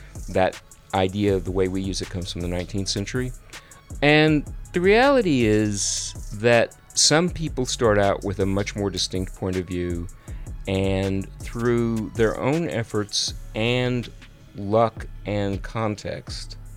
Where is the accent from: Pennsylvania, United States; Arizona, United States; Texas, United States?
Texas, United States; Amarillo; born there; So I was born in Texas, in Amarillo, which is way up north.